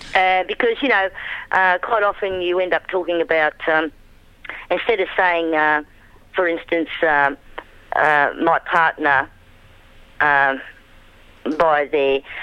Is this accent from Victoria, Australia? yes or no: no; New South Wales, Australia; also born or lived in far north Queensland; I've lived in rural areas. I grew up in the Hunter Valley with a population of about 5, actually. That's where I started my life.